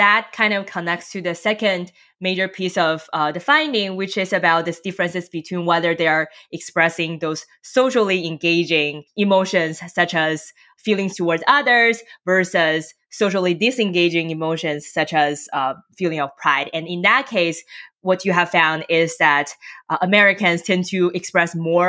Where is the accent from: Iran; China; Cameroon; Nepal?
China; now in United States; when I first came to the US, so I was born and raised in China